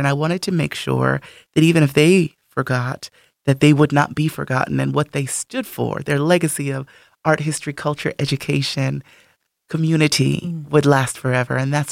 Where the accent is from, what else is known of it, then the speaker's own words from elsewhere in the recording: New York, United States; So I'm from a relatively small family. It was just me, my mom, and my dad growing up in New York.